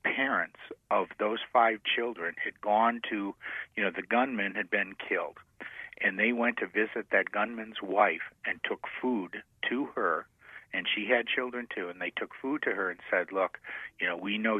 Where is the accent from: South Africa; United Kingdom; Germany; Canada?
United Kingdom; England; now in United States; being English and growing up